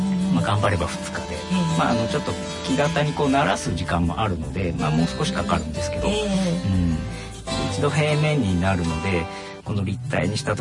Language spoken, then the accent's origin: Japanese; Okazaki, Aichi, Japan; そうですね、生まれも育ちも岡崎です。